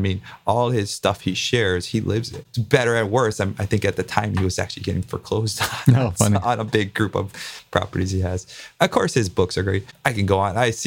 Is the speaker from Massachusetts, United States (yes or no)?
no; Hawaii, United States; I grew up in the water. Before school, we'd go surf. After school, we'd go surf. I grew up on the Big Island. That was life.